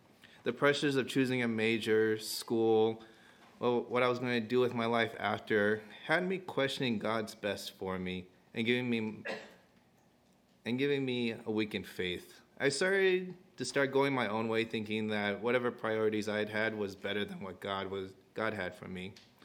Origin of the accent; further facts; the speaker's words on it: San Jose, California, United States; born there; I was born in San Jose.